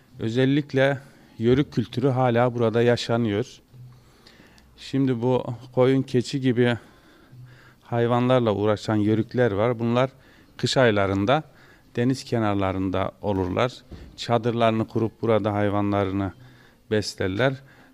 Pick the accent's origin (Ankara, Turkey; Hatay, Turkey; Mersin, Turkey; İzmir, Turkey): Mersin, Turkey; Silifke; ben de Silifkeliyim. Emekli öğretmenim. Kendi memleketimiz, buraya yerleştik işte.